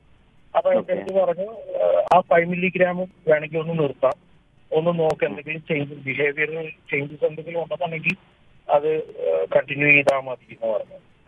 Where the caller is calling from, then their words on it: Dubai, United Arab Emirates; ഞാൻ ദുബായിൽ നിന്നാണ് വിളിക്കുന്നത്.